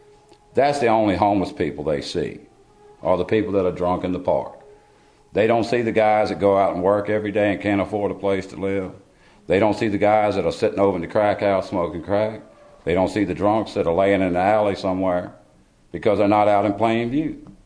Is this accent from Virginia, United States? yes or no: yes; Fluvanna County, Virginia, United States; Well, I was born and raised in Flavanna County. I was gone for a lot of years, and then I came back because my only family is here and still in Flavanna.